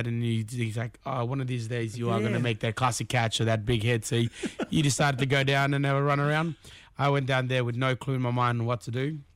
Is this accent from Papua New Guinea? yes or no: yes; Manus Island, Manus Province, Papua New Guinea; now in Cairns, Australia; Originally, I'm from Papua New Guinea, from a small town called Manus Island. Nice. But I moved up here 2011 for school.